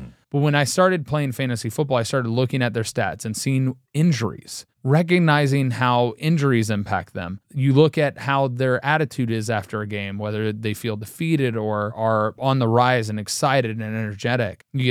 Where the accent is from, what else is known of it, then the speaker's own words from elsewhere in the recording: Cincinnati, Ohio, United States; like we grew up in Cincinnati. Wade and I are obviously Bengals fans